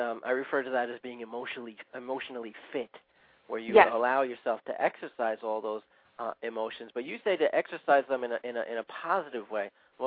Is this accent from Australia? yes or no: no; New York, United States; I'm a New Yorker, folks.